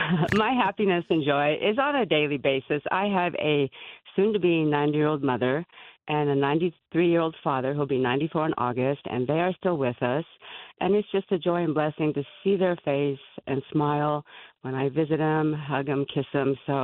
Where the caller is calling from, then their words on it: Raton, New Mexico, United States; also born or lived in Denver; I'm live streaming from Raton, New Mexico. I listen to you guys every day, and I've been listening since I lived in Denver, probably since the late 80s